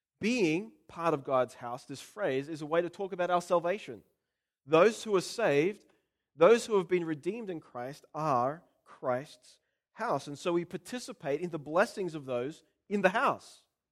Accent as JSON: {"language": "English", "country": "Australia", "said": "You see, being an Australian means I say it. Saying it doesn't make me an Australian."}